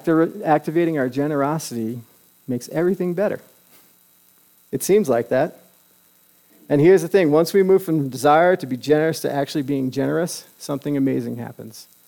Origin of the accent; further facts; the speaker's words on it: Long Island, New York, United States; this is a place from where I grew up in Long Island.